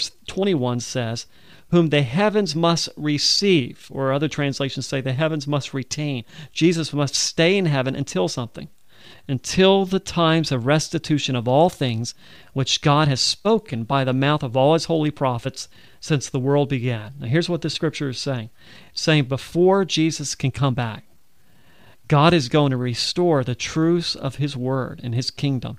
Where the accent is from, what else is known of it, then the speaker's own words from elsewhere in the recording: Alabama, United States; accent: Southern; moved away as an adult; And he said, where are you from? I said, Alabama. I'm from Alabama. And he said, what are you doing up here in Connecticut? I said, well, I came here to study the Bible with you.